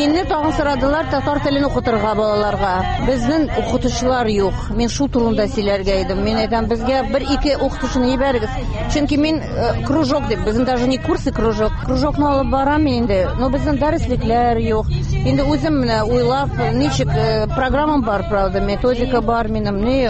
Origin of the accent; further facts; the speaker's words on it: Uzbekistan; accent: Uzbek; Татарча өйрәнә башласак, акцентым үзбәкчә әйтәләр.